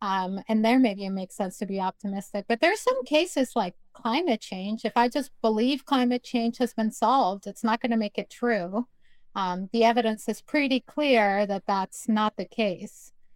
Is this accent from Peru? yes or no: yes; Peru; moved away as an adult; now in United States; So I'm both an immigrant. I grew up in Peru and the first person in my family to go to college. And I came to the States to go to college